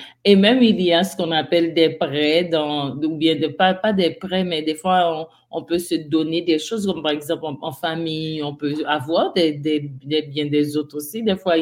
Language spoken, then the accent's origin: French; Haiti; j'ai beaucoup d'amis africaines, mais moi, je suis d'Haïti.